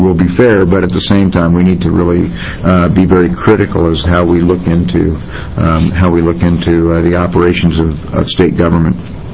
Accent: Wilsonville, Oregon, United States; I'm from Wilsonville House District 26, which is Wilsonville, Sherwood, and over to Gaston.

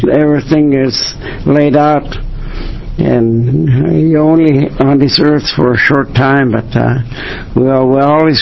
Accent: Warm Springs, Oregon, United States; But the Warm Springs, where I'm originally from the Teich Band, and part Bucksbush from the John Day Band, and we roamed the territory for centuries.

